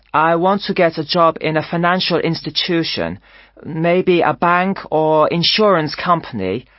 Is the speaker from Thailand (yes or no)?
yes; Thailand; English is a second language; I'm from Thailand.